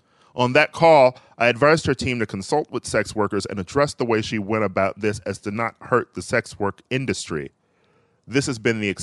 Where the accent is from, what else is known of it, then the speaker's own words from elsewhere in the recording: Wisconsin, United States; the unrest and protests in Kenosha, my home state of Wisconsin.